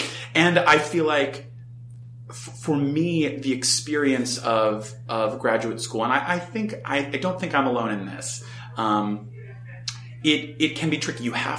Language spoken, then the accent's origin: English; Los Angeles, California, United States; now in New York, United States; I'm from Los Angeles.